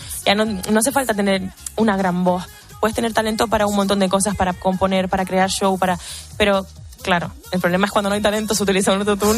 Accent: Canary Islands, Spain; al final en Canarias somos muy latinos también

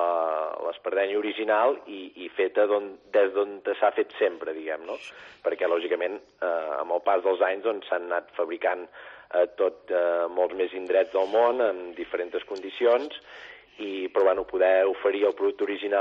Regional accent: Girona, Catalonia, Spain; Girona, que és la ciutat que ens acull des del 68, i bueno, de fet jo sóc de Girona

